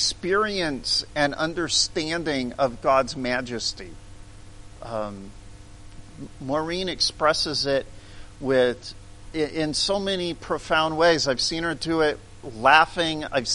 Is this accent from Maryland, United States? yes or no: no; Missouri, United States; Growing up in Missouri, we had the royals, but that wasn't the same kind of monarch.